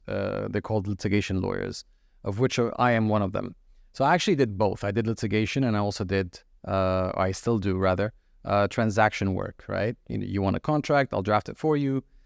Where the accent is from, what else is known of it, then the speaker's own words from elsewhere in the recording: Abu Dhabi, United Arab Emirates; now in Dubai, United Arab Emirates; I am a lawyer, educator, and father living in Dubai. So I am Palestinian. I was born and raised in Abu Dhabi. And my father came to Abu Dhabi in 1975 from Baghdad.